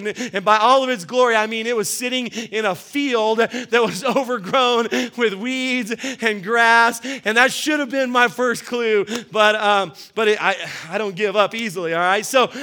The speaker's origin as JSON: {"language": "English", "town": "Albuquerque", "region": "New Mexico", "country": "United States", "tie": "born or raised there", "said": "I grew up here in Albuquerque, and so there's not very many lakes nearby."}